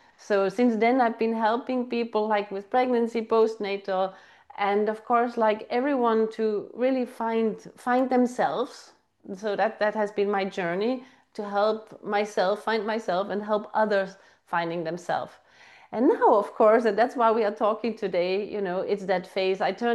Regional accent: Austria; now in Finland; Yeah, so, well … I'm originally from Austria, living here in Finland many, many years.

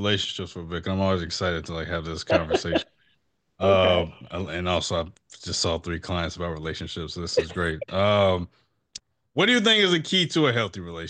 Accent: St. Louis, Missouri, United States; Yeah, I'm from St. Louis, born and raised, and I lived in Chicago for a year, and then my high school back at home called me for a school counseling job

